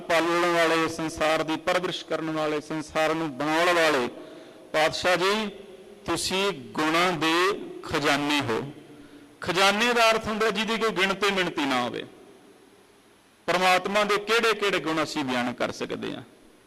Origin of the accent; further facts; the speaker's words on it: Punjab, India; born there; ਅਸੀਂ ਗੁਰਸਿੱਖਾਂ ਦੇ ਘਰੇ ਜਨਮ ਲਿਆ, ਅਸੀਂ ਪੰਜਾਬ ਦੀ ਧਰਤੀ 'ਤੇ ਜਨਮ ਲਿਆ।